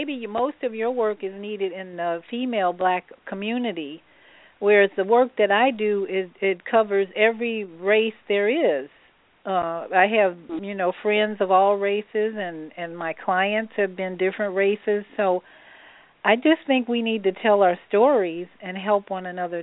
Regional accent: Chicago, Illinois, United States; I grew up in Chicago, and my dad, who was a Jim Crow survivor, he grew up, for 9 years he lived in Jim Crow, Louisiana.

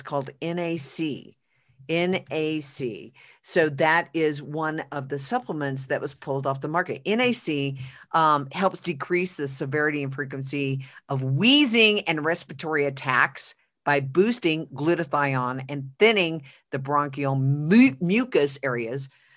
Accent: Oklahoma, United States; I'm from Oklahoma, and there was a big false story that came out of a hospital in Oklahoma

